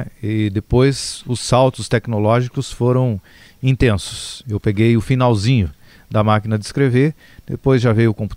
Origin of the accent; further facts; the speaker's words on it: Brazil; passada a eleição, todos nós somos brasileiros e temos que nos unir para buscar dias melhores